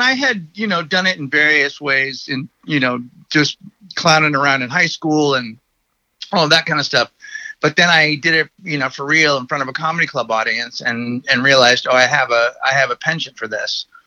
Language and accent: English; San Francisco, California, United States; I grew up around in San Francisco, so I knew Robin Williams and all those people when I was a kid, and there was a healthy comedy scene in San Francisco always.